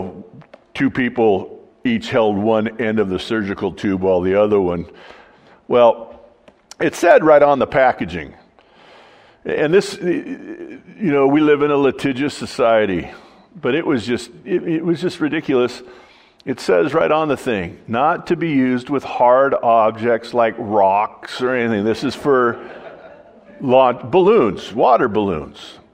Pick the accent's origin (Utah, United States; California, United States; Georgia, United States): California, United States; Glendora; now in Michigan, United States; when they found out that I moved to Michigan from California, which you would think is a sin